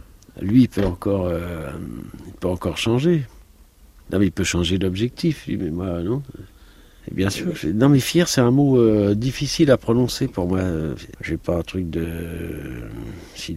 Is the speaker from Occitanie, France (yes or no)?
no; Corsica, France; Je suis corse et je suis fier de l'être.